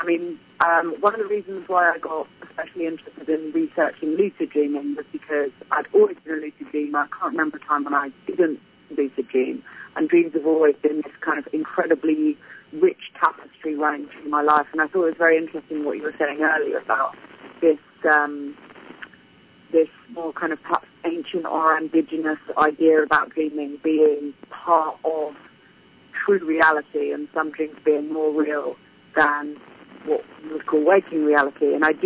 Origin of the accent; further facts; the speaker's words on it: Hastings, South East England, United Kingdom; I host a lecture series in my hometown of Hastings